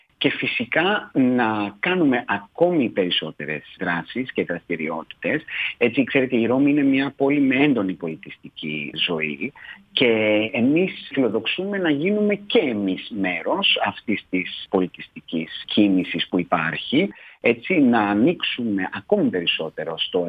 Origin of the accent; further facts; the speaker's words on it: Greece; moved away as an adult; also born or lived in Germany / London, United Kingdom / Poznań, Poland; now in Rome, Italy; Ναι, έχω γεννηθεί στη Γερμανία. Όπως σας είπα, μεγάλωσα στην Ελλάδα.